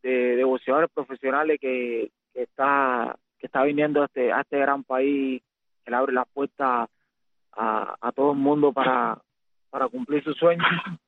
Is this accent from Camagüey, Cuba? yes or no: yes; Nuevitas, Camagüey, Cuba; porque ahí fue donde yo nací, y especialmente a la gente de Nuevita que me vieron crecer